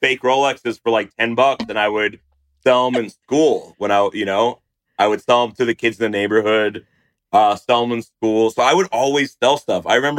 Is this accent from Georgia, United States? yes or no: no; New Jersey, United States; I loved growing up in Central Jersey because you just had so much like inspiration from different cultures.